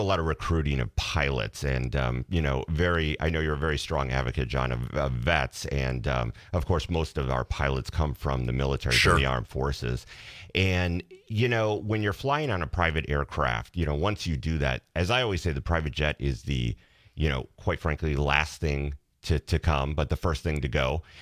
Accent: Green Bay, Wisconsin, United States; the great thing about living and growing up in Green Bay

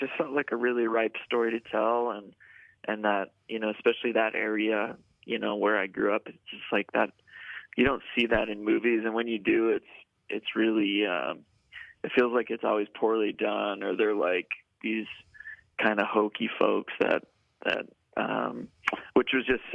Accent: Iron River, Michigan, United States; From Iron River, Michigan.

